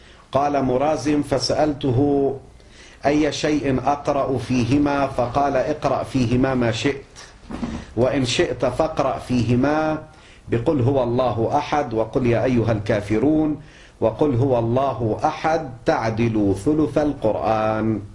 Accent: Lebanon; وفي بلدنا لبنان

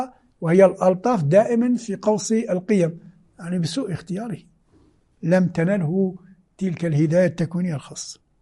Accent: Algeria; moved away as an adult; أول ما دخلت الحوزة وأنا جاي من الجزائر وذهنية جامعية، كنت أدرس في الجامعة الفيزياء

